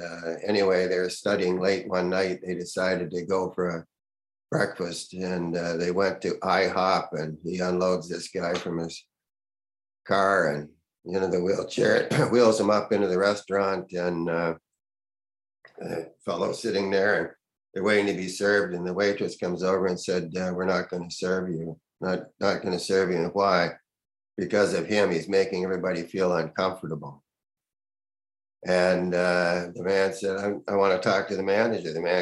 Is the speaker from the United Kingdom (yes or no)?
no; Canada; now in United States; I'm a Canadian, I'm working in the United States.